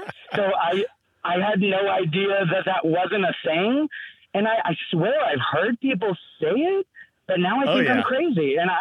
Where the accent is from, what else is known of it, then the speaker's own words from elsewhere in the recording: Fort Worth, Texas, United States; I'm from Fort Worth, Texas.